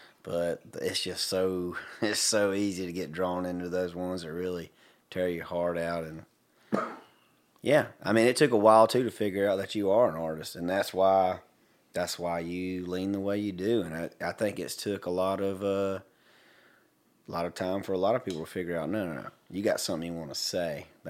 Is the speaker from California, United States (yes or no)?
no; Hartford, Alabama, United States; stuff that I grew up back in Hartford, Alabama, and I got to spend a lot of time on my grandfather's farm